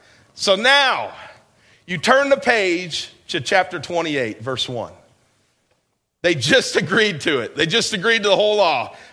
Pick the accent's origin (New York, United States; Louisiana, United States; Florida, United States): New York, United States; this is where I grew up in New York.